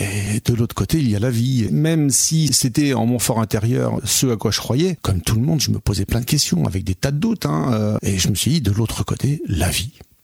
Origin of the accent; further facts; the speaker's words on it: Alençon, Normandy, France; je suis né à Alençon, j'y ai toujours vécu, j'ai grandi au Champerrier, dont je fais référence dans mon livre qui est l'ancienne décharge municipale à ciel ouvert de la ville d'Alençon.